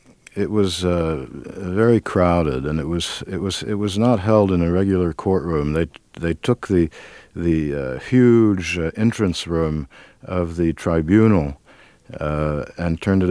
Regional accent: Paris, Île-de-France, France; You see, I'm originally French, and I grew up in Paris

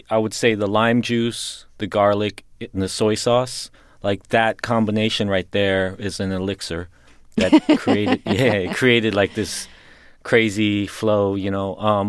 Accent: South Korea; It was being around low riding. It was being around growing up in Korea. The immigration. Being around the American school system

